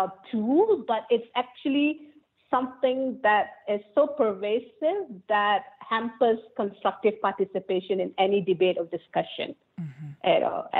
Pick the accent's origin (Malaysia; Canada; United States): Malaysia; We are from Malaysians, and unfortunately, this is how we are moving forward.